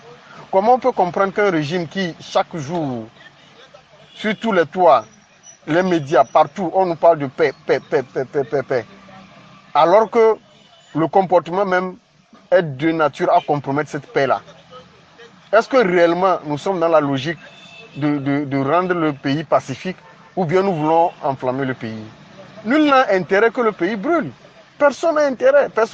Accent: Togo; Nous sommes tous des Togolais. Nous sommes condamnés à vivre ensemble.

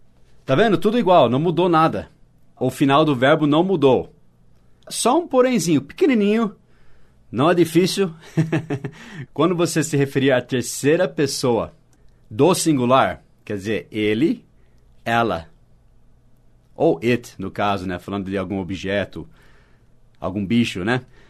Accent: United States; Portuguese is a second language; now in Brazil; Eu moro no Brasil. Eu disse no começo que eu sou dos Estados Unidos, mas eu moro no Brasil.

